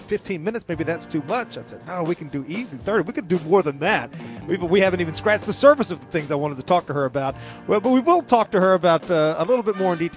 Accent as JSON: {"language": "English", "region": "the South", "country": "United States", "tie": "born there", "said": "I love the South. I would die for the South. I was born in the South. I want to be buried in the South, but boy, I never did take to the weather."}